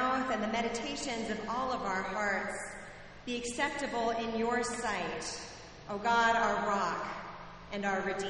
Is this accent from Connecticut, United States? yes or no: yes; Connecticut, United States; I'm from Connecticut, the land where good fences make good neighbors, and where Bostonians and New Yorkers are kept out by whole Connecticut towns run by zoning and planning commissions.